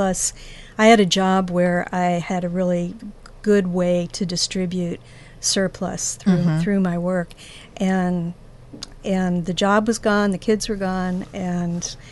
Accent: New Jersey, United States; I'm from New Jersey.

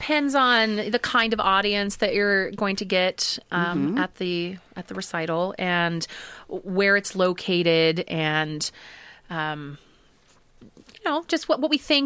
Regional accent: Washington, United States; I love to come back to my well, Oregon's not my home state, but my home state. It's like Washington and Oregon are the same place.

